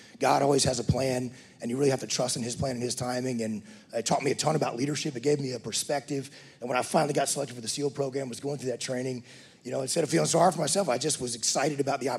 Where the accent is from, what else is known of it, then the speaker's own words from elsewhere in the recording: Woodville, Texas, United States; I grew up in East Texas, a little town called Woodville, just north of Beaumont.